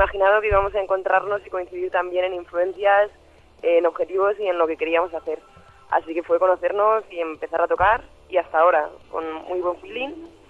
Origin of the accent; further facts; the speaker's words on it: Madrid, Community of Madrid, Spain; somos cuatro chicas de Madrid, llevamos unos 3 años tocando